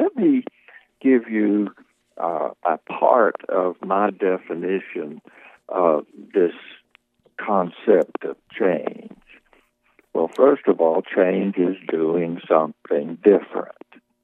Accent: Tennessee, United States; born or raised there

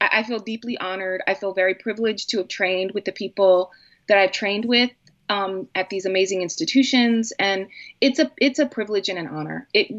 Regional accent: Philadelphia, Pennsylvania, United States; And also because I'm from Philadelphia and I wanted to be a part of that community in those contexts.

